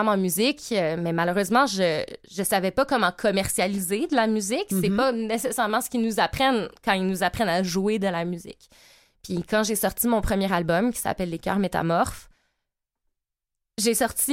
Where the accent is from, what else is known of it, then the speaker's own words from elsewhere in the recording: Châteauguay, Quebec, Canada; born there; je okay. suis née à Châteauguay, sur la rive sud. Ma famille vient des Laurentides, fait que je suis souvent allée dans les Laurentides pour aller les visiter. Mais ensuite, j'ai fait mon secondaire en Beauce.